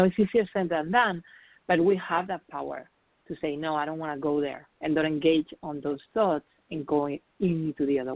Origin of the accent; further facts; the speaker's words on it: Spain; English is a second language; moved away as an adult; now in New York, United States; And when I moved to New York from Spain, where originally I'm from, if you haven't noticed, I have an accent.